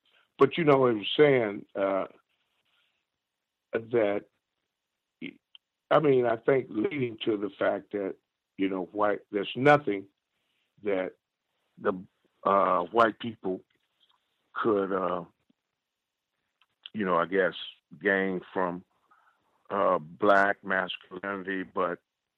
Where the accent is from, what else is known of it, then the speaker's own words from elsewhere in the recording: Texas, United States; born there; Of course, I was born in Texas.